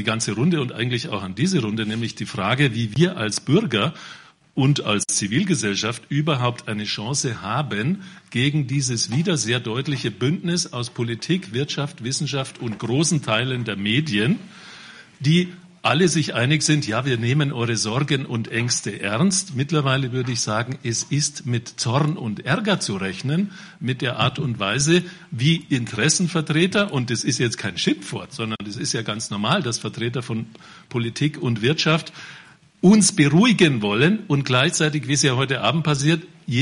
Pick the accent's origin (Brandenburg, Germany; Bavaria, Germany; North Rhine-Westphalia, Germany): Bavaria, Germany; Munich; born there; Ich bin auch in München geboren